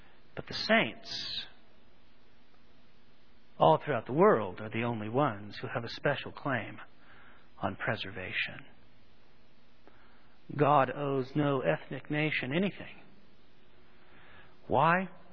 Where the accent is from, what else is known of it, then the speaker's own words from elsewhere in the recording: California, United States; Growing up in the Sacramento Valley, we have hundreds of thousands, probably millions of acres of rice fields.